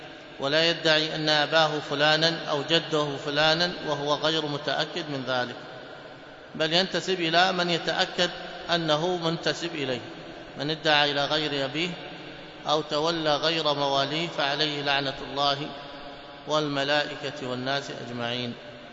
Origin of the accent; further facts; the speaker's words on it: Hadhramaut, Yemen; وأحيانا مثلا عندنا في حضرموت يزيدون فقط الباء